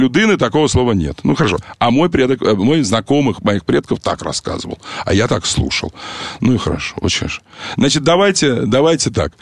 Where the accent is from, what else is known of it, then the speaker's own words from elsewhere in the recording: Kharkiv, Kharkiv Oblast, Ukraine; А я вам скажу, харьковчанин, не учите меня украинскому. Я его не знаю. Я учил его от своих родственников.